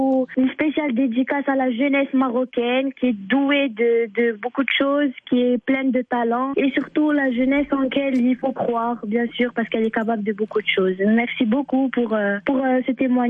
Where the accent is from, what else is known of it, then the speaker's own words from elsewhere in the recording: Morocco; now in France; الناس فرنسا زعما ماشي بحال في المغرب كيجيو عندك ما كاينش هذيك لا شالور هومين اللي عندنا في المغرب